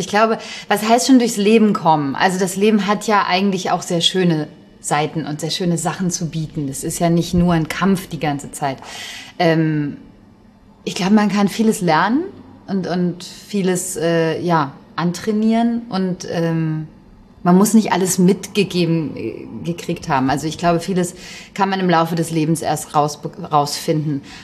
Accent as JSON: {"language": "German", "region": "North Rhine-Westphalia", "country": "Germany", "said": "das liegt so ein bisschen an meiner Herkunft. Ich komme aus dem Ruhrpott"}